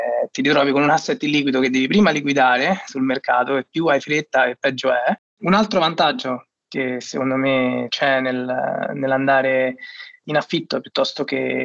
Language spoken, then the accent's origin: Italian; Rome, Lazio, Italy; Noi veniamo comunque da Roma, dove gli affitti sono abbastanza alti